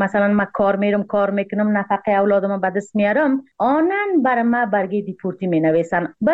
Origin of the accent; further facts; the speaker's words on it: Afghanistan; now in Turkey; از افغانستان تا ایران قانونی آمدم، ویزا گرفتیم، امروی ویزا آمدیم. اما از ایران تا ترکیه کلن قاچاق آمدیم